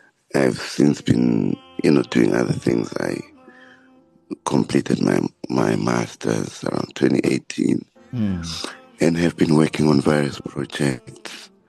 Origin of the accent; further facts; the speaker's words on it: South Africa; all of us as South African musicians